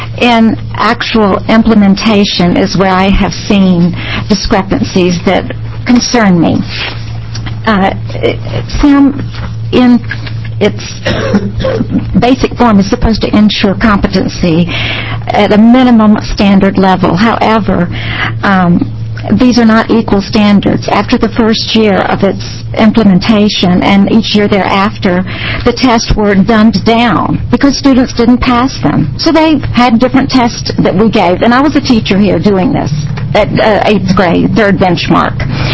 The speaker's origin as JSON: {"language": "English", "town": "Bend", "region": "Oregon", "country": "United States", "said": "I'm from Bend, Oregon. I have taught in six states over the past 30 years intermittently"}